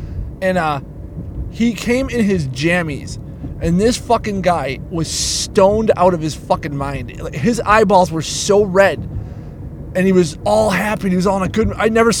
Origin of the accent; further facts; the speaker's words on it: Buffalo, New York, United States; I'm like, oh, cool, yeah, man, I'm from Buffalo.